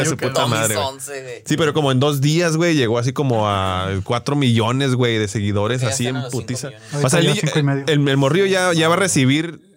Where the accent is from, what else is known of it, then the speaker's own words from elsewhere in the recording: Mexico; como que qué culeros somos los mexicanos, güey.